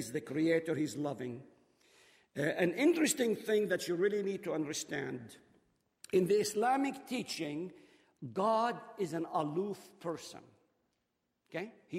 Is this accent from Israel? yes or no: yes; Israel; English is a second language; Growing up in Israel, I grew up in a Jewish neighborhood, one family among 10,000